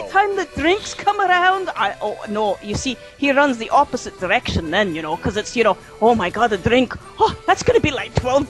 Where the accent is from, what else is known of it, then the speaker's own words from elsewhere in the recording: Canada; Oh, well, first of all, I'm Canadian